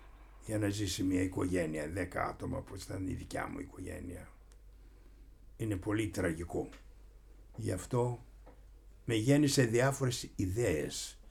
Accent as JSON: {"language": "Greek", "country": "Greece", "lives_now": "Sweden", "said": "Και τώρα Σουηδός ή Έλληνας, το ζήν το οφείλω στην πατρίδα μου, την Ελλάδα. Και επειδή το ζήν προηγείται το ευζήν, είμαι πρώτα Έλληνας και έπειτα Σουηδός. Πρώτα Έλληνας."}